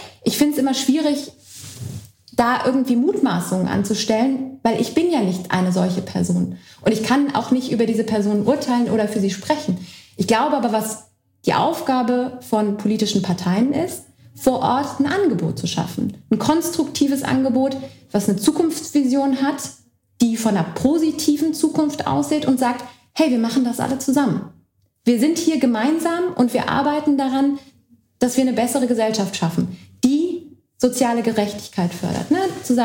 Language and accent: German; Berlin, Germany; ich bin in Berlin aufgewachsen und für mich war Ost-West nie ein Thema, bis ich aus Berlin weggezogen bin